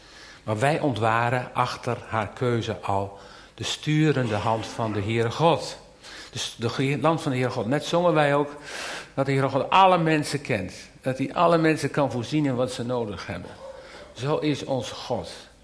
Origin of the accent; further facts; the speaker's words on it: Wezep, Gelderland, Netherlands; born there; Ik hoor dat er in mijn geboorteplaats in Wezep deze week zelfs een kerk die 100 meter van het huis van mijn ouders afstaat, beklad is met leuzen